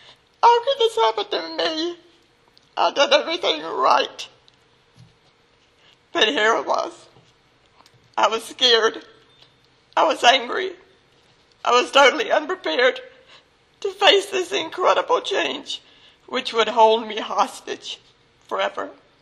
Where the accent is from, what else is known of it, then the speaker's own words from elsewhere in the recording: New Jersey, United States; also born or lived in South Carolina; Growing up in New Jersey and South Carolina, I lived a very good life